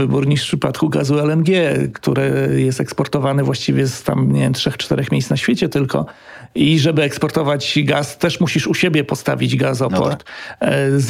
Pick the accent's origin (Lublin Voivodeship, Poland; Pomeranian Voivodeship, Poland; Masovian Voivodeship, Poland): Pomeranian Voivodeship, Poland; Gdańsk; ja sam jestem z Gdańska, więc kąpałem się przy tym naftoporcie, bo tam obok jest plaża, więc wiem, jak to wygląda.